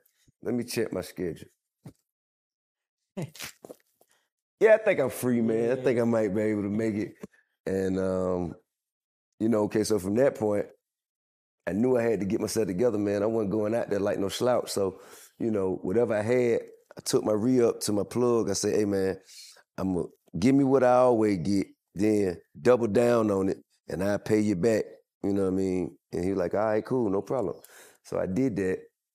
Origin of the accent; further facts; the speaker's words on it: Atlanta, Georgia, United States; I'm from Atlanta. Like, nah, where you from? Like, right. For real. I'm like, shit, from Bankhead, Center Hill, Baker Road.